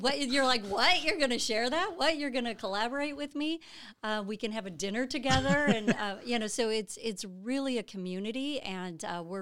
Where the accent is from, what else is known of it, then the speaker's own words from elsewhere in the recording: Illinois, United States; I'm originally from Illinois, and so I did grow up in the farming community, the cornfields of Illinois.